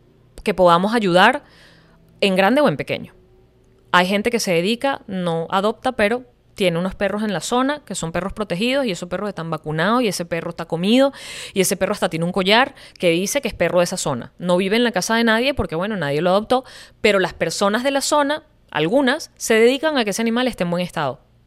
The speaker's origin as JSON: {"language": "Spanish", "country": "Venezuela", "said": "que conocemos nosotros los venezolanos como paisa"}